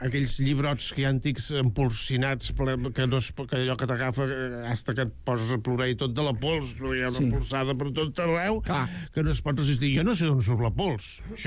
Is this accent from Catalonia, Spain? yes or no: yes; Barcelona, Catalonia, Spain; Jo sóc de Barcelona, però tinc tota la família del Camp de Tarragona, però tot escampats pel Camp de Tarragona.